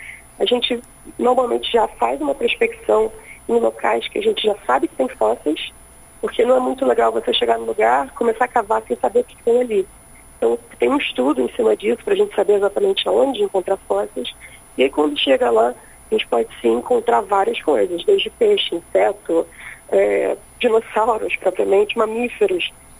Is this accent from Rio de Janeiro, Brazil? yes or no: yes; Rio de Janeiro, Brazil; que eu sou do Rio também.